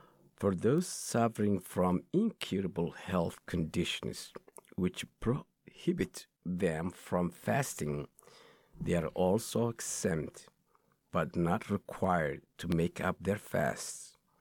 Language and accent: English; Somalia; I can't attest to that because I grew up in Somalia